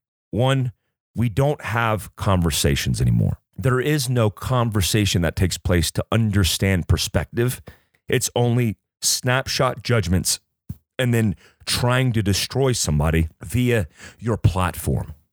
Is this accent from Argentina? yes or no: no; United States; One, I am an American. I am proud to be an American.